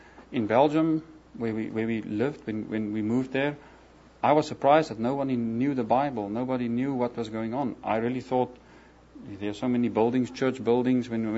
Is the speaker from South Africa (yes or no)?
yes; South Africa; we came from South Africa, and we really went to a church that was Christ preaching, charismatic, Holy Spirit filled, Pentecostal church, big church.